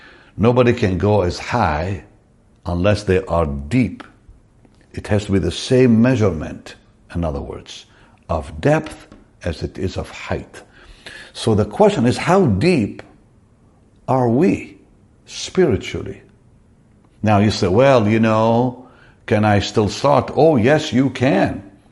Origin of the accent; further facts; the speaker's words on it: Israel; You know, I come from Israel, and there's a lot of walls and pillars that have been there for like over 2,000 years.